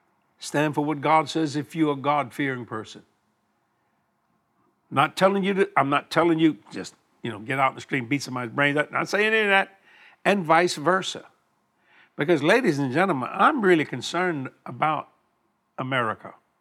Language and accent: English; the South, United States; I'm from the South.